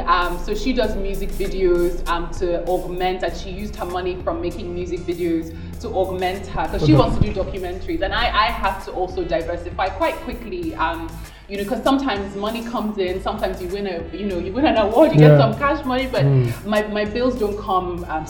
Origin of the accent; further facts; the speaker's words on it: Nigeria; I'm Nigerian